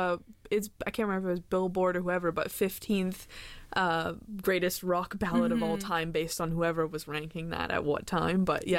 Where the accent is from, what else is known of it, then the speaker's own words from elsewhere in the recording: Canada; Well, we are Canadian, too.